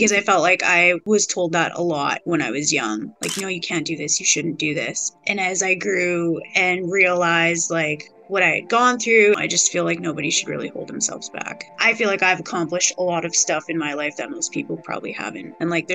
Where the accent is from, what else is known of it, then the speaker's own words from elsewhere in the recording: Kelowna, British Columbia, Canada; I was born and raised in Kelowna, BC.